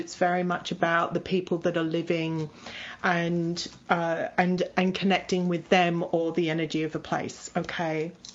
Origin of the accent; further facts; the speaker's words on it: Australia; now in United Kingdom; you might pick up I've got a little bit of an accent, which isn't English. I'm originally from Australia